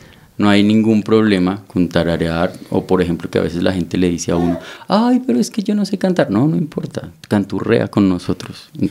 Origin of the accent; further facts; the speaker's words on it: Manizales, Caldas, Colombia; also born or lived in Bogotá; Bueno, yo soy oriundo de Manizales. Nací allá, luego vine a vivir a Bogotá un tiempo, unos 14 años. Volví a Manizales precisamente para estudiar el bachillerato. Era una ciudad un poco más tranquila, o es una ciudad un poco más tranquila, mucho más relajada